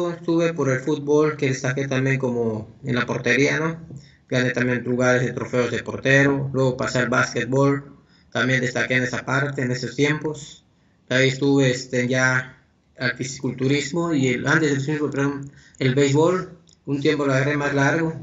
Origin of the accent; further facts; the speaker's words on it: Chetumal, Quintana Roo, Mexico; born there; Nací en la ciudad de Chetumal, Quintana Roo, de la República Mexicana del Sur.